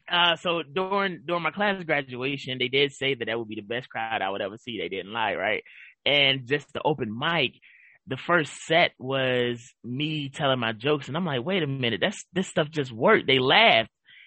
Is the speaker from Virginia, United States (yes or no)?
yes; Virginia, United States; I'm originally from Virginia. Shout out to the Old Dominion State, you know, my people.